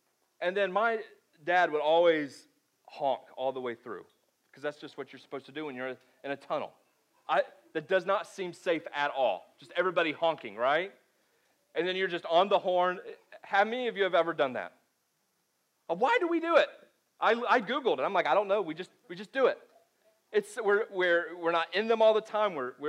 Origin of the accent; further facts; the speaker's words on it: Florida, United States; one of my favorite parts growing up in Florida is driving those mountain roads